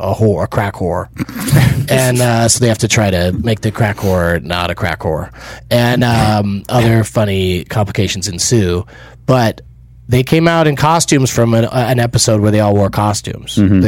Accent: San Diego, California, United States; No, yeah, I'm from San Diego.

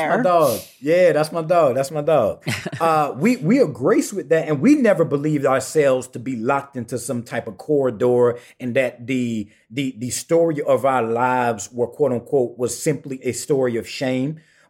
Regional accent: the South, United States; I grew up in the Black rural South

